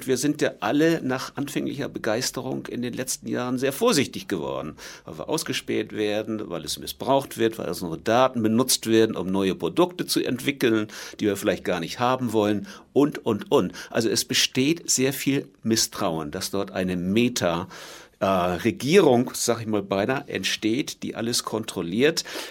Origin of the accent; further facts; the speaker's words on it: Germany; Und wir als Deutsche, was ein Vorteil ist, vielleicht noch umso mehr